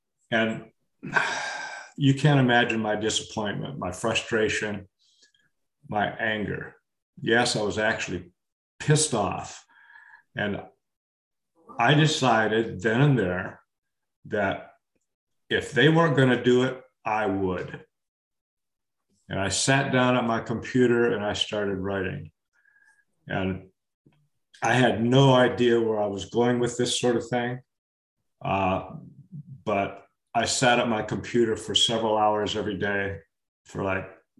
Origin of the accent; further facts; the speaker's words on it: Florida, United States; But in the mid-80s, a secular meeting was started in my hometown. This was in South Florida.